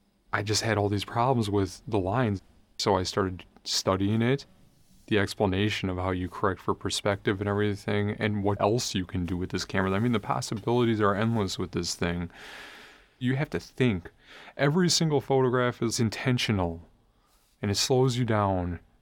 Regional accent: Milwaukee, Wisconsin, United States; I grew up in Milwaukee, Wisconsin. As some of you might be familiar, it's a very post-industrial town.

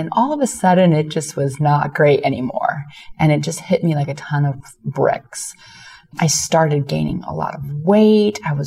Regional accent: Chicago, Illinois, United States; I'm from Chicago.

